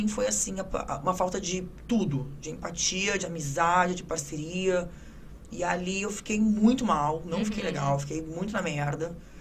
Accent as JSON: {"language": "Portuguese", "country": "Brazil", "said": "Eu sou brasileiro"}